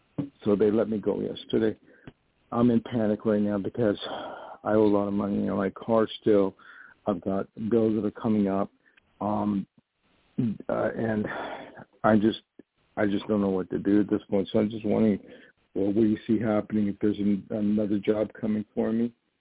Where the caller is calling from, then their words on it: New York, United States; I spell it with a Y, and I'm calling from New York.